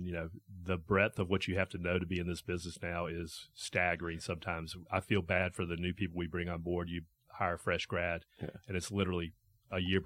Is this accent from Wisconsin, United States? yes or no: no; Atlanta, Georgia, United States; I grew up here, just south of here, actually, at Peachtree Hills.